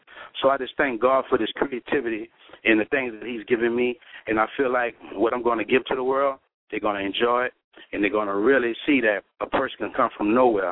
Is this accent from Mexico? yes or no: no; New Orleans, Louisiana, United States; I come from New Orleans, Louisiana. We call it Uptown, the Third Wall